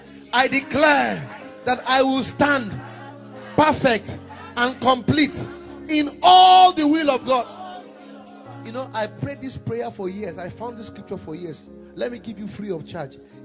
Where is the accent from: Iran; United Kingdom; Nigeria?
Nigeria; you may say I'm partial to Nigeria. That's because I'm a Nigerian. Amen. So, I must bless the nation that has blessed me. I'm a product of this nation. I love this nation.